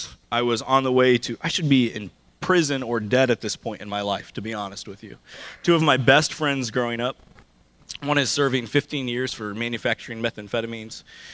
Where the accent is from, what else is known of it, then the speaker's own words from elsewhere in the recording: Arkansas, United States; By the way, I'm a pastor, and I'm from Arkansas.